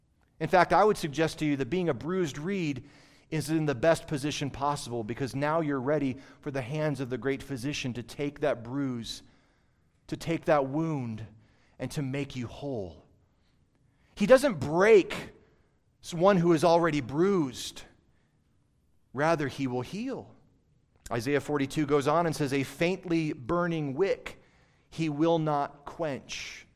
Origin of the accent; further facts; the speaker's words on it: Michigan, United States; Growing up in Michigan, we had cattails wherever there were little gullies and ravines and water would collect and be a little marshy area